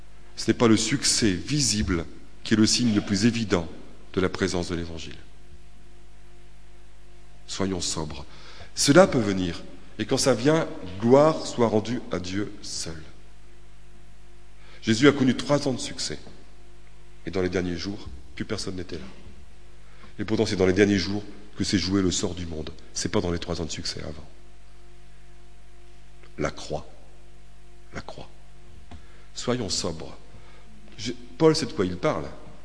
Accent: Lille, Hauts-de-France, France; J'ai grandi à Fives, un quartier hyper populaire, un quartier d'ouvriers. C'est le quartier de mon enfance, de ma jeunesse, etc.

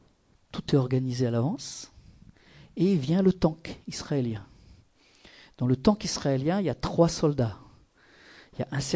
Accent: Germany; Je n'ai pas vécu la guerre. Mais je suis allemande.

